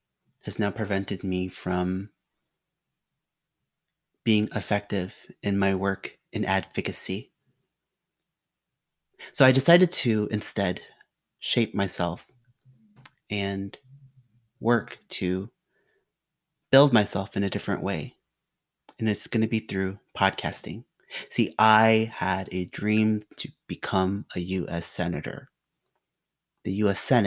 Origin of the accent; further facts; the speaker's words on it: Rochester, Minnesota, United States; born there; I was born in Rochester, Minnesota, one of 9 kids. I am the baby.